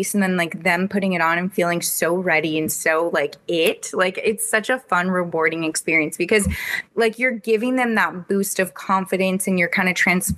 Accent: Los Angeles, California, United States; So I'm from LA originally, and my mom, my family, nobody was in fashion, but I really, really loved it a lot.

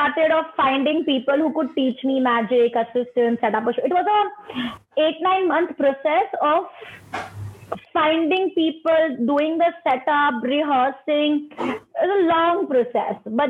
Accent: Ahmedabad, Gujarat, India; also born or lived in Bombay; And then there were a few more shows in my hometown, Ahmedabad. And then I came to Bombay for 3 months for performances. From Bombay, I got more contracts to perform in other cities.

